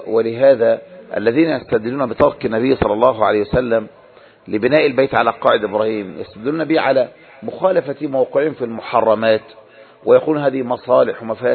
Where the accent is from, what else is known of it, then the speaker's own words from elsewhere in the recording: Egypt; كما نحن عندنا في مصر